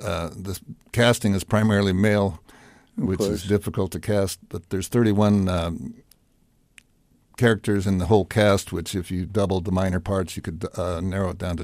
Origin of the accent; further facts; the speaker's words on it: Coeur d'Alene, Idaho, United States; as a boy growing up in Coeur d'Alene, I used to go to the city park on the 4th of July